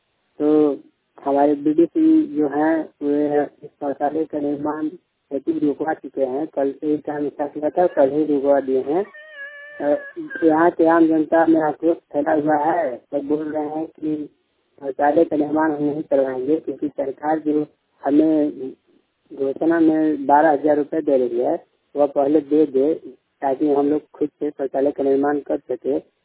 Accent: Jharkhand, India; ग्राम मजरावा post सुविधा थाना रमना जिला गढ़वा सत्या निवासी हूँ।

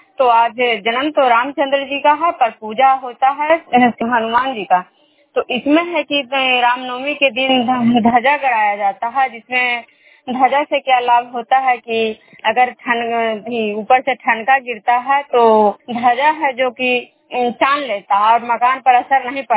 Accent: Khajra, Bihar, India

